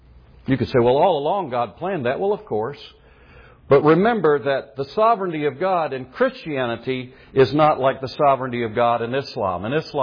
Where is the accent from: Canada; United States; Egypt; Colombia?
United States; South Carolina; born there; Excuse me, I was born in South Carolina.